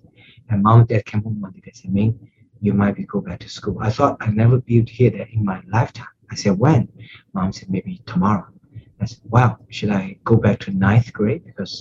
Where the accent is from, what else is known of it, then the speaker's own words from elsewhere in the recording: China; I grew up in China in the 1960s in a period called Cultural Revolution